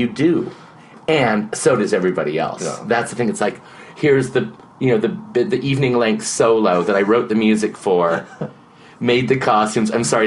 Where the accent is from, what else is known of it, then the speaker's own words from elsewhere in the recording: Seattle, Washington, United States; So, I grew up in Seattle, which was very multicultural, a word I hate, and that wasn't even a word then.